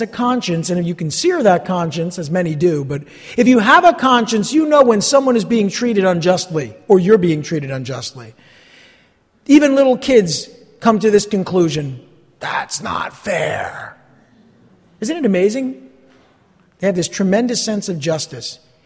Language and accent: English; New Jersey, United States; accent: North Jersey; I don't think anyone would be surprised to know that I grew up right here in North Jersey. I can disguise my accent, but it's very hard.